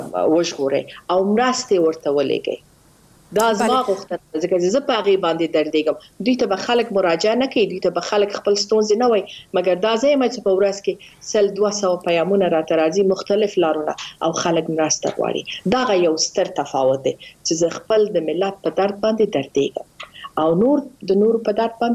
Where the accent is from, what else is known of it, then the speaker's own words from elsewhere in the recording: Afghanistan; افغانستان زما کور دی زما ملک دی زما هویت دی زما تاریخ دی زه د هغه سره تعلق لرم